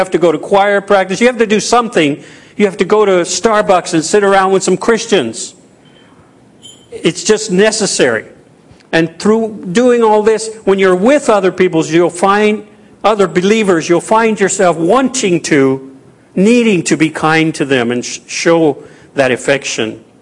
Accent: Louisiana, United States; Of course, I'm Cajun, and I'm French, from Louisiana.

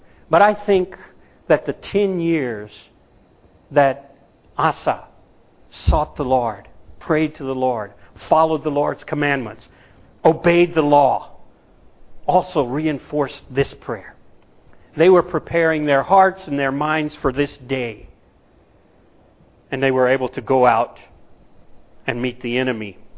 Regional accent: United States; now in Japan; And of course, as an American, I remember right after a men's Bible study in my home

